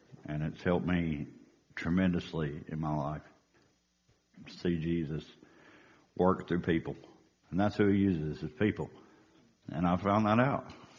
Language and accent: English; Birmingham, Alabama, United States; born there; I was born in Birmingham, Alabama.